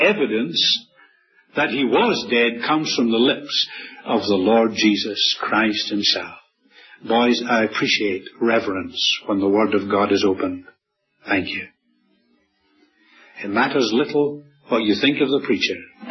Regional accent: Scotland, United Kingdom; I'm not from Missouri, but I'm a Scot

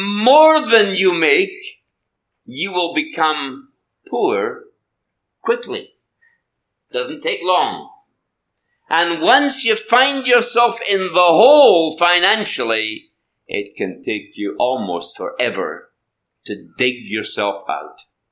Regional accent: United Kingdom; I know when I grew up in Britain, many families didn't have one car

